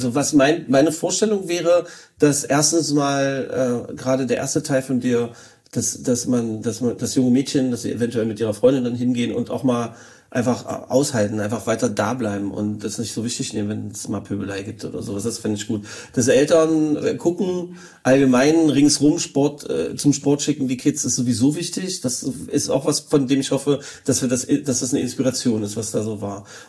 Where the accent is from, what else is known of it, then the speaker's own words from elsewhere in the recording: Magdeburg, Saxony-Anhalt, Germany; Da habe ich an dieser Stelle mal als Magdeburger jetzt mal ein Statement gesetzt